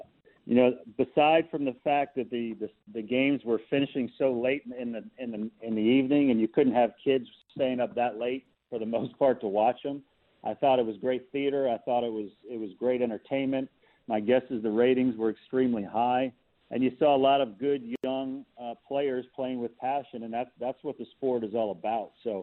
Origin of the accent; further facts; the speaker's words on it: Buffalo, New York, United States; born there; I was born in Buffalo.